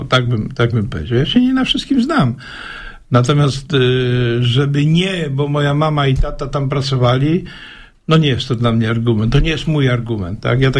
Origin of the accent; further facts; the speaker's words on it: Zielona Góra, Lubusz Voivodeship, Poland; born there; Mówi pan o terenach mojej młodości, ja tam się urodziłem na Towarowej.